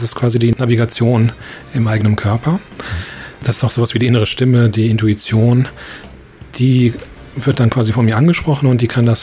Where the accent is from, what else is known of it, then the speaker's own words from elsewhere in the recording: Germany; ich komme aus Deutschland und ich beschäftige mich mit spiritueller Heilung